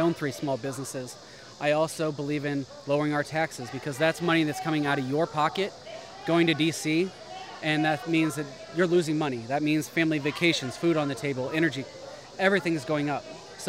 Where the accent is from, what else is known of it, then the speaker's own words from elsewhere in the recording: Petersburg, Illinois, United States; now in Springfield, United States; I am currently in Springfield, Illinois. I'm originally from Menard County, Petersburg, Illinois.